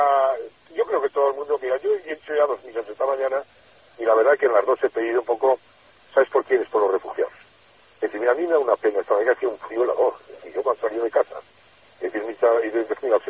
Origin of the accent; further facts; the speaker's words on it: Spain; Y yo soy sacerdote, pero soy español, se acabó. Soy ciudadano de este país que se llama España.